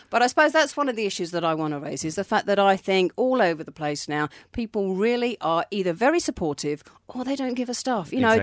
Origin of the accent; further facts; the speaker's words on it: England, United Kingdom; I'm English originally. I mean, we've both been here for sort of 20-odd years now.